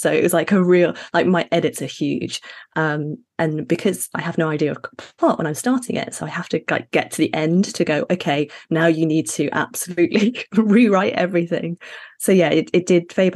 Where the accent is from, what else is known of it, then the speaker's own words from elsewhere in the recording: Sheffield, Yorkshire and the Humber, United Kingdom; also born or lived in Middle East; So I'm Ghanaian, Sydneyese and British, but I was raised in the Middle East and Sheffield in the UK.